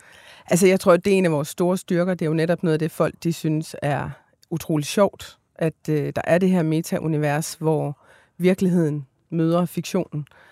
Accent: Esbjerg, Region of Southern Denmark, Denmark; Altså, nu er jeg jo selv fra Esbjerg, så på den måde så ved jeg, at provins-Danmark de griner med.

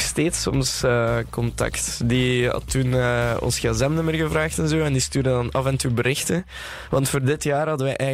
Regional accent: Ghent, East Flanders, Belgium; Nee, ik ben van Gent, ja.

